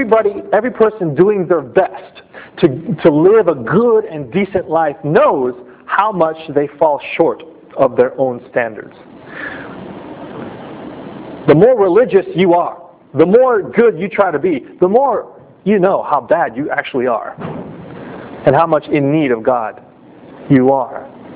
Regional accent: United States; now in Japan; the Japanese culture, in some ways, has better morals than where I grew up in America.

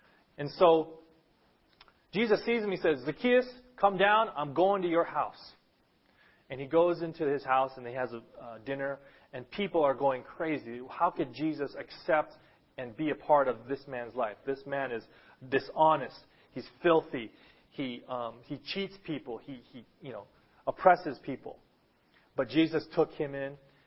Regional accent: United States; now in Japan; I've found that the Japanese culture, in some ways, has better morals than where I grew up in America.

